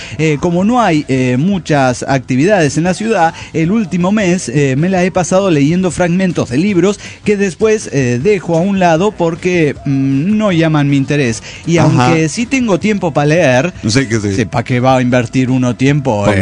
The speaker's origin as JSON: {"language": "Spanish", "region": "Cochabamba", "country": "Bolivia", "said": "Soy … de Cochabamba, Bolivia."}